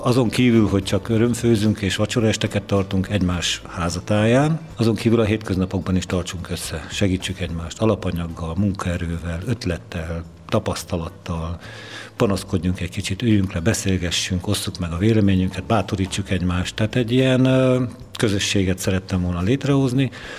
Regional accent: Budapest, Hungary; Mondjuk engem nem, mert én pesti vagyok

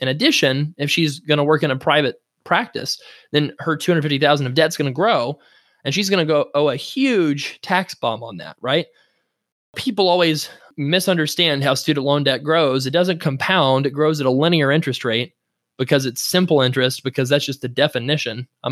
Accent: Florida, United States; That's hurtful to me. I'm from Florida. I love Florida.

